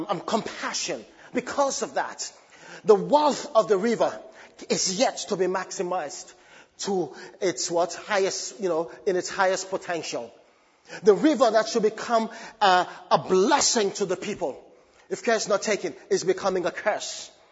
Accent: Gambia; English is a second language; But I'm just from Gambia, and I'm just in my Gambia, you know, mentality.

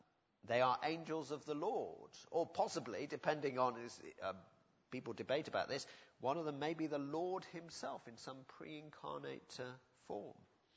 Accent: United Kingdom; I'm talking as a British white male here.

